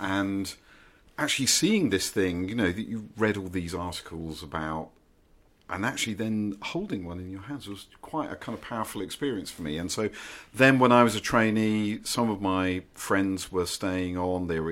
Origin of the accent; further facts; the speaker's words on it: Deal, South East England, United Kingdom; the public library in my hometown in Deal in Kent a lot